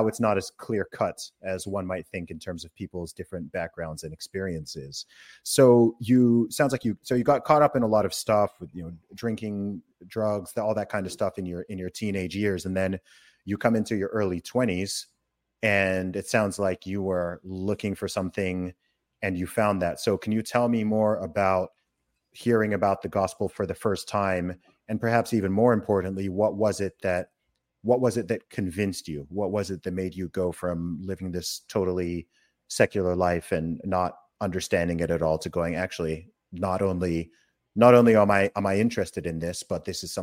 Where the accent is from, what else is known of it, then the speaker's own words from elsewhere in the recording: Saudi Arabia; I mean, I grew up in Saudi Arabia from the age of one. So, you know, technically I was in a completely Islamic country, but I grew up very much in the faith and, you know, going to church.